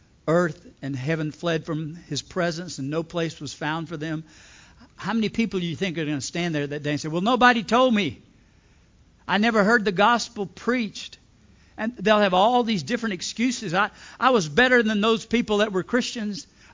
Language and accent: English; Alabama, United States; My home pastor growing up in Lower Alabama, South Alabama, every time he baptized somebody, he would say